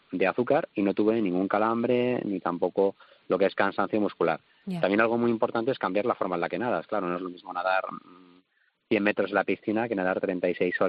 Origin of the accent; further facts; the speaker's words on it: Madrid, Community of Madrid, Spain; born there; nací en Carabanchel, de una familia humilde